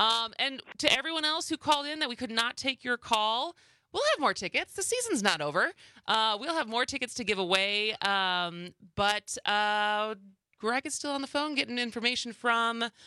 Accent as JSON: {"language": "English", "town": "Madison", "region": "Wisconsin", "country": "United States", "tie": "born or raised there", "said": "Because I grew up in Madison, and it's a lot more humid in Madison than it is in Milwaukee, no matter what."}